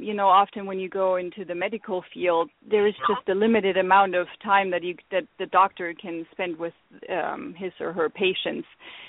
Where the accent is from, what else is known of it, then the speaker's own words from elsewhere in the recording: Germany; English is a second language; moved away as an adult; now in United States; you and your guests or listeners will hear my accent, and some of them might ask, where is she coming from? I get that quite often. So originally I'm from Germany, and I met my husband over in Germany when he was stationed there